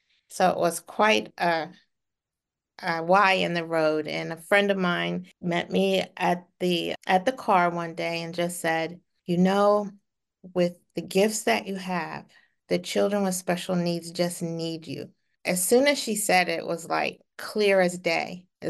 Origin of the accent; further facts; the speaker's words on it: Reisterstown, Maryland, United States; I grew up in Reisterstown, Maryland. I went to school there with my mom and dad and two sisters. I am currently living in Carroll County.